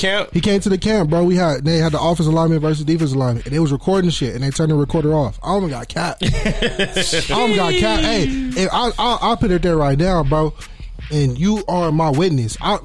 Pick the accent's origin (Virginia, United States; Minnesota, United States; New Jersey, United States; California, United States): California, United States; I'm from Southern California.